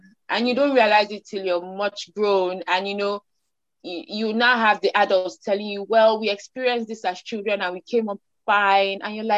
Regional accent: Nigeria; accent: Nigerian; over here, I'm seen as a Nigerian, my accent, you know, the girl from Nigeria.

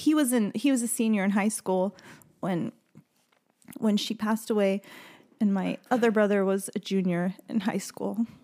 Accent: Maryville, Missouri, United States; I grew up in Missouri in a small town in the northwest corner of the state called Maryville, and everyone knew everyone.

